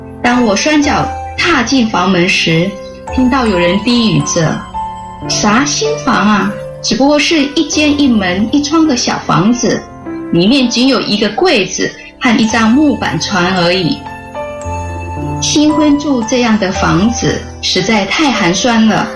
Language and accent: Chinese; Taiwan; 我是台湾人呢